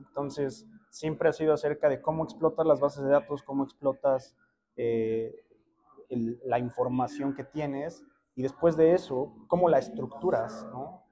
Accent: Mexico City, Mexico; now in New York, United States; Yo soy de la Ciudad de México y creo que Nueva York es una ciudad que te permite muchas cosas.

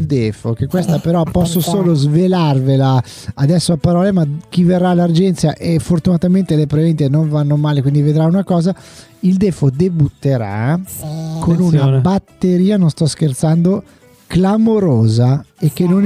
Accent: Carugate, Lombardy, Italy; io sono un forestiero, sì, qui a Gorgonzola, perché sapete sono di Carugate

